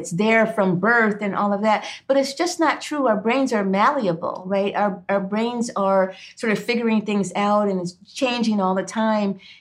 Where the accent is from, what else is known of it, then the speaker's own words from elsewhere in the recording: Cleveland, Ohio, United States; when I was a kid, I grew up in Cleveland, Ohio, in an all-Black neighborhood.